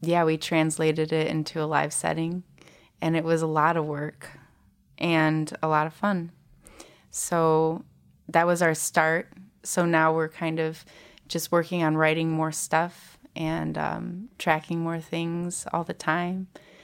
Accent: Lake Orion, Michigan, United States; And I grew up in Lake Orion, and I have a lot of friends who are musicians.

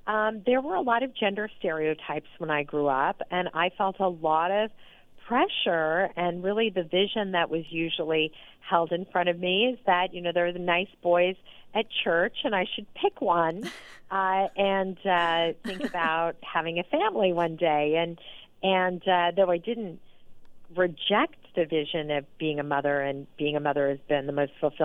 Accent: Sacramento, California, United States; I grew up here in Sacramento, and I grew up in a very vibrant Greek-American community. I also grew up in, it was a rural part of Sacramento County at the time.

